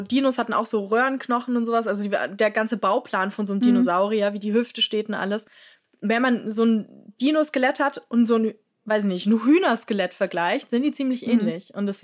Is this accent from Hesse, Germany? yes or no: yes; Frankfurt, Hesse, Germany; wohne hier ja in Frankfurt in der Nähe vom Senckenberg-Museum und ich bin ja in Frankfurt aufgewachsen